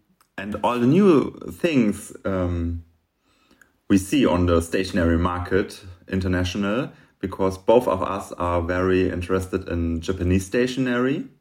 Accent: Germany; we decided to start a podcast and we're both from Germany.

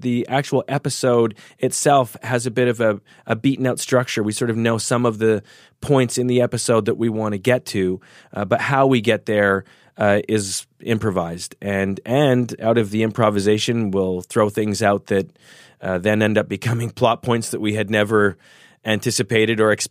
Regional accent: Canada; And of course, I'm originally Canadian.

